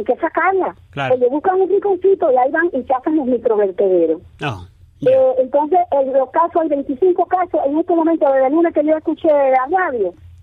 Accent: Cuba; como ciudadanos que somos también cubanos

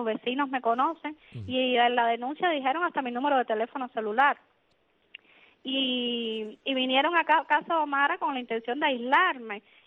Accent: Cuba; Ya les dije que tampoco me iba a ir de mi país. Yo tengo tanto derecho como cualquier cubano a vivir en Cuba.

